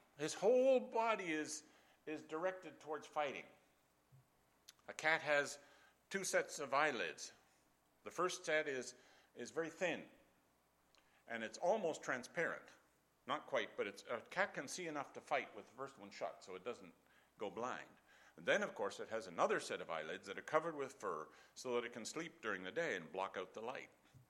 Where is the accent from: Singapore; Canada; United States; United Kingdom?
Canada; You know, I'm a Canadian. I was born in Canada.